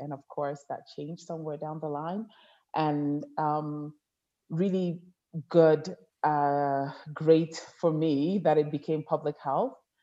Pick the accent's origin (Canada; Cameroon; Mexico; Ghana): Cameroon; I'm from Cameroon